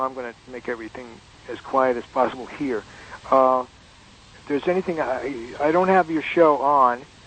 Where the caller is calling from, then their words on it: New Jersey, United States; I'm calling from New Jersey.